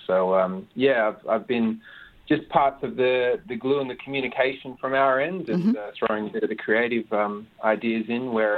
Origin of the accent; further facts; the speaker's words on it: Western Australia, Australia; So my mob is through the Whadjuk connection and Balladong, Binjarab and Kinyang.